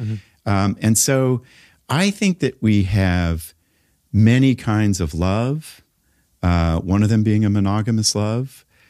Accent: Los Angeles, California, United States; I grew up in Laurel Canyon in the late 60s, right. Very wild place.

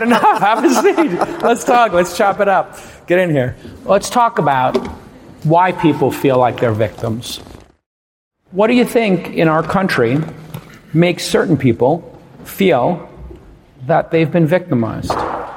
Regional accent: Ireland; I'm Irish as well. Irish need not apply.

